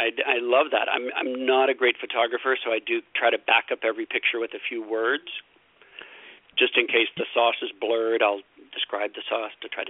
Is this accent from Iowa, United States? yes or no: no; Lubbock, Texas, United States; born there; Yeah, I was born in Lubbock, Texas. We couldn't afford the accent. That's why you can't hear it.